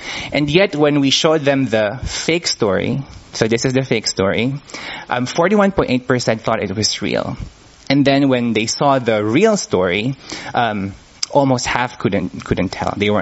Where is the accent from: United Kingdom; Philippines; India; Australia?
Philippines; also born or lived in United States; now in Singapore; the top one, I think, was Philippines, which is my home country. And I'm working in Singapore now. And the third country is the U.S., where I did my PhD